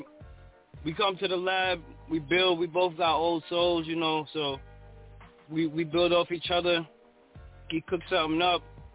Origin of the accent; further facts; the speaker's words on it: New York City, New York, United States; Well, I'm originally from Staten Island. I lived a lot of my life in Queens. And I live in Harlem as well, so I'm a New York City cat for real.